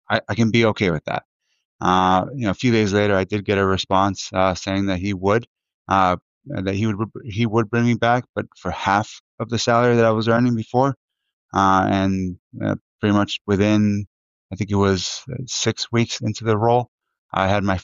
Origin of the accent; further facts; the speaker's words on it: Miami, Florida, United States; also born or lived in Buenos Aires; I was born in Buenos Aires. My mom brought me here when I was three, to Miami.